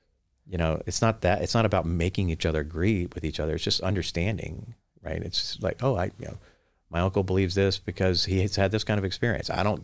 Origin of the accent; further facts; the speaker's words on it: Louisiana, United States; even as a Southerner from Louisiana.